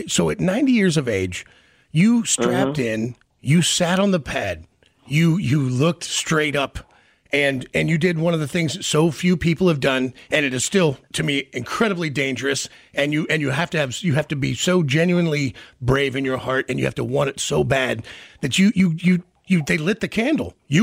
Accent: Kansas City, United States; as a kid, I grew up in Kansas City, of course.

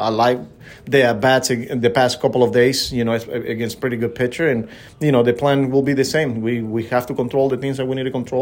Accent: Maracaibo, Zulia, Venezuela; I just didn't know they were from my hometown, you know. I wasn't sure, you know. People were telling me, well, they're from Maracaibo.

